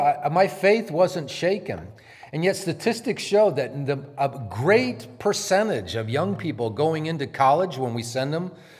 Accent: Dearborn, Michigan, United States; also born or lived in Chelsea, United States; I'm born and raised in Michigan. I grew up in Dearborn as a kid, and then we lived out in, we moved out to our, it was a cottage on a lake out around Chelsea, Michigan

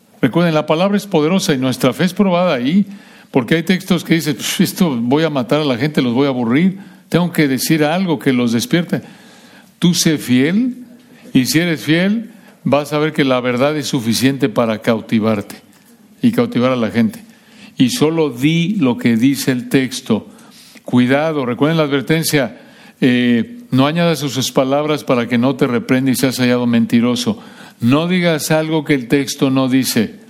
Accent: Mexico; nací, crecí en México

